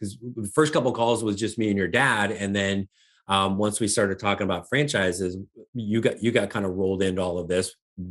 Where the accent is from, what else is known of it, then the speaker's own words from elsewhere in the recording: Indiana, United States; you're in Indiana and I grew up in Indiana